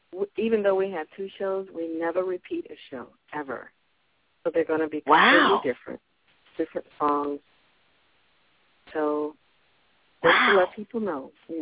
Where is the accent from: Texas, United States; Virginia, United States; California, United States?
Virginia, United States; I live in Virginia. I grew up in Virginia.